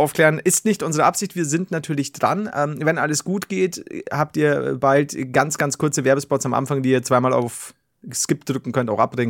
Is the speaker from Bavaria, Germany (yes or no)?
yes; Bavaria, Germany; Aber dann werde ich es auch so vorlesen, wie ich es mir als Bayer vorstelle.